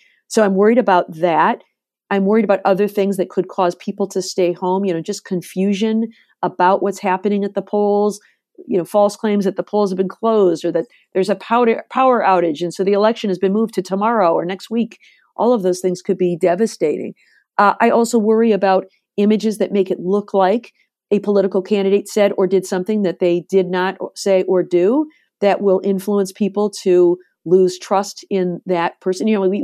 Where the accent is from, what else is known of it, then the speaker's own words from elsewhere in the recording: Detroit, Michigan, United States; I'm from Detroit, where, you know, the auto industry is what has made us go.